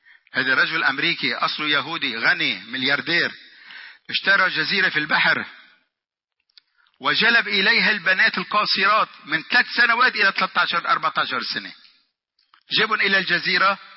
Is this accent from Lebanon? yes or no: yes; Tripoli, North Governorate, Lebanon; عندنا في طرابلس في لبنان